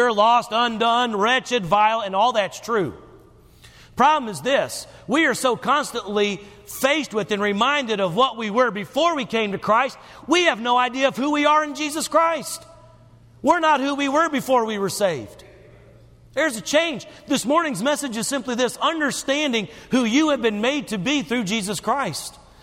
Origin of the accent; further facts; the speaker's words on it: Star, South Carolina, United States; I grew up in Star, South Carolina. Some of you know where that is.